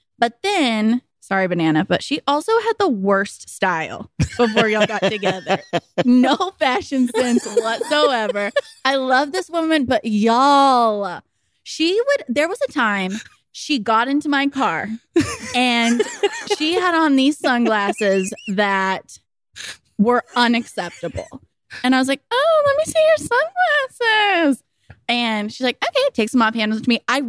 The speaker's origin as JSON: {"language": "English", "region": "Texas", "country": "United States", "said": "I mean, we're from Texas. I'm about those big bows."}